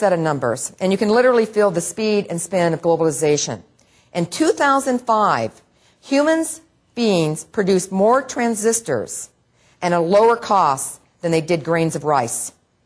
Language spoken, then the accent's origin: English; Oregon, United States; I grew up in Oregon, where a mouse was a furry rodent.